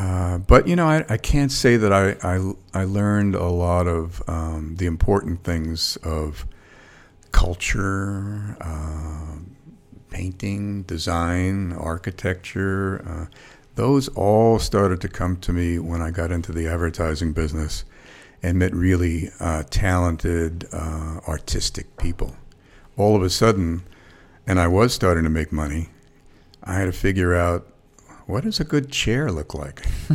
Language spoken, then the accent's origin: English; New York City, New York, United States; I was a kid from the Bronx. I grew up in a one-bedroom apartment.